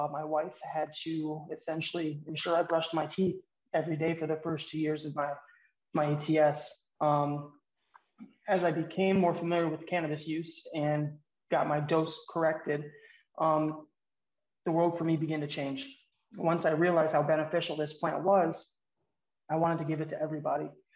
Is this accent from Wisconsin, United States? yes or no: no; Minnesota, United States; I am a Minnesotan and a veteran.